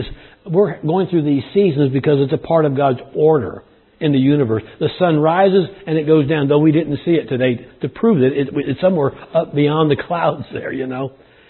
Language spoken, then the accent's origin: English; California, United States; I mean, I was born and raised in California, planned to stay in California all my life.